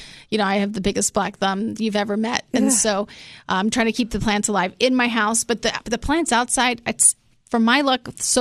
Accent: Hawaii, United States; I'm from Hawaii originally.

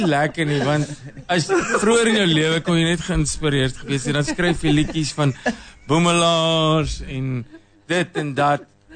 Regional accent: Parys, Free State, South Africa; also born or lived in Pretoria / England; ek kom van die Vrystaat oorspronkelijk, Parys is waar ek groot geword het en, en maar ons het in Pretoria gewoon

